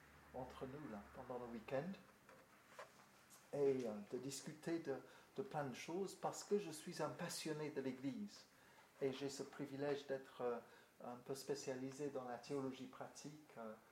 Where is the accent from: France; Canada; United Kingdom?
United Kingdom; French is a second language; Vous avez compris par mon accent que j'ai des origines au-delà de la Manche.